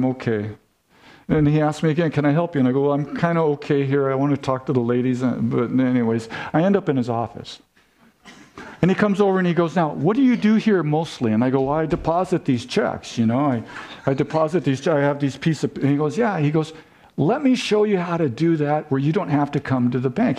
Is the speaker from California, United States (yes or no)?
yes; San Diego, California, United States; Well, you know I'm from San Diego, right?